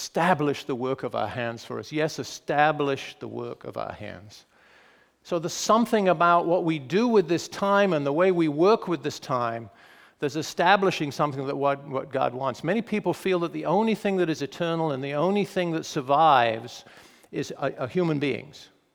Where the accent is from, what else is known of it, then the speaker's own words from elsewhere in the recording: England, United Kingdom; I remember in my own life when I was in my early 30s, I guess, as a young man growing up in England, every Saturday was the family worked in the garden.